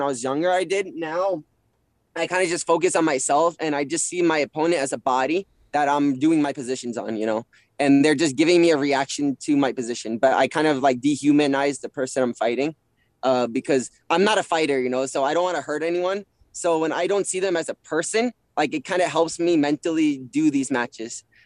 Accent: United States; You know, I'm American. This is my country.

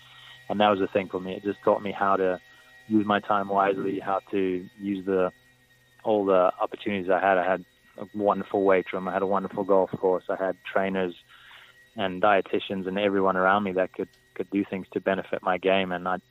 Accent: South Africa; I was born in South Africa and raised there, so I became the number one junior at 16 and number one amateur at 17

